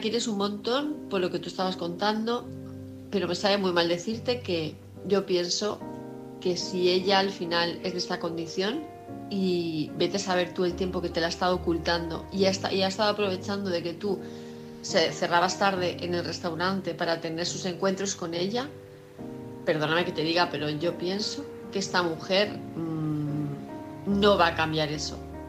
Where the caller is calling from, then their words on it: Palma, Balearic Islands, Spain; de Palma de Mallorca